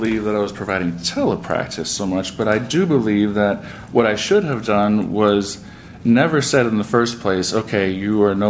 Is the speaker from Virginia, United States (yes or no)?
yes; Virginia, United States; I still do sometimes see people in Virginia, in my hometown, who I treated before.